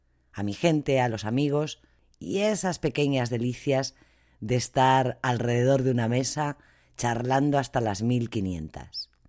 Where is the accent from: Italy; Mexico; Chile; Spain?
Spain; Madrid, Community of Madrid; moved away; soy de Madrid. Y por supuesto que como española